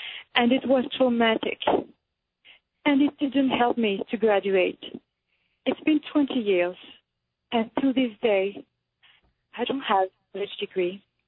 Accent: France; English is a second language; I grew up in a country that accept abortion as a part of women's life. It's not something that was open for debate when I was growing up in France.

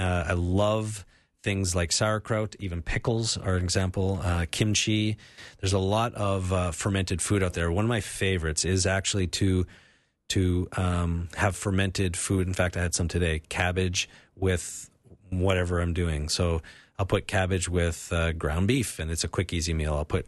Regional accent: Canada; I grew up with it in Canada.

